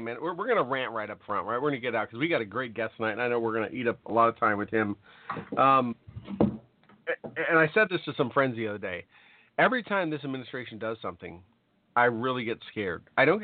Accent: North Carolina, United States; Yeah. Texas and my home state, North Kakalaki, are both standing up, telling the administration where they could go with that.

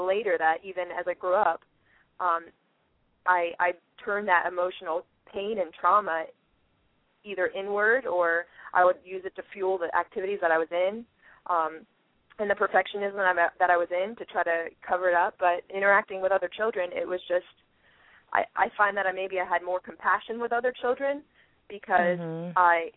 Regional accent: Cape May Court House, New Jersey, United States; Well, I grew up around the shore, around the beach.

